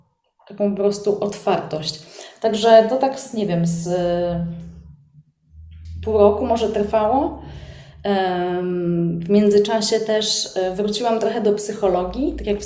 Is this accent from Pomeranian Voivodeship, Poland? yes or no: yes; Gdańsk, Pomeranian Voivodeship, Poland; mamy rodziny w Argentynie, ja jestem z Gdańska, jestem Polką, także też jeździmy do Polski.